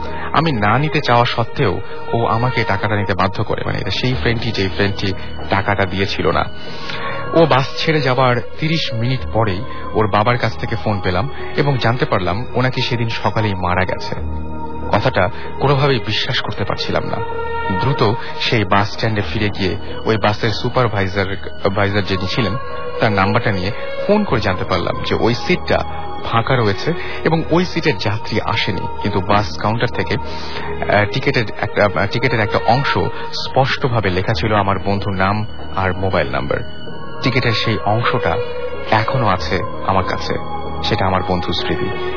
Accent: Jashore, Khulna Division, Bangladesh; আমার গ্রামের বাড়ি যশোর।

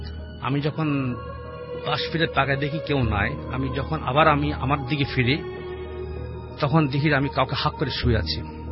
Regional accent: Dhaka, Dhaka Division, Bangladesh; গুলশান দুই থেকে এসেছি আমি।

